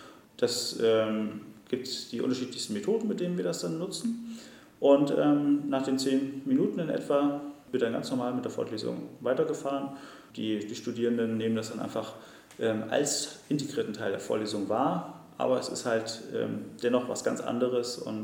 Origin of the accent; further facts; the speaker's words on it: Rhön, Germany; Ich bin in der Rhön aufgewachsen und das ist ein Biosphärenreservat in der Mitte von Deutschland.